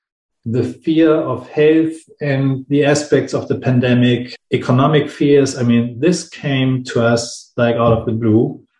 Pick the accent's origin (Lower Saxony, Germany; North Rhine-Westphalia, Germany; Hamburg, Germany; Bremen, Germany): Hamburg, Germany; over to Berlin, my hometown, Hamburg.